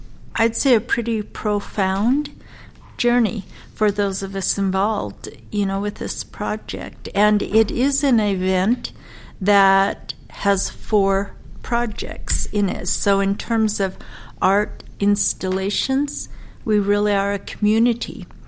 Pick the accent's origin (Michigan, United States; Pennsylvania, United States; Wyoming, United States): Wyoming, United States; I am Eastern Shoshone from the Wind River in Wyoming.